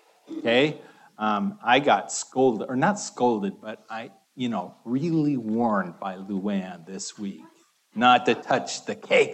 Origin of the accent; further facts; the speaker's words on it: Seattle, Washington, United States; so I grew up in West Seattle